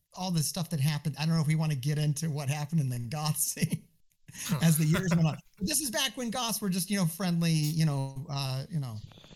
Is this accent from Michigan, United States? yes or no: no; Alaska, United States; I was born in Alaska, and Alaska is known to Alaskans as the New South.